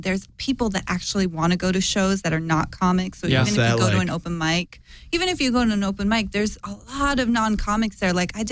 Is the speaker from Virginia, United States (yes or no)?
no; Seattle, Washington, United States; I am from Seattle.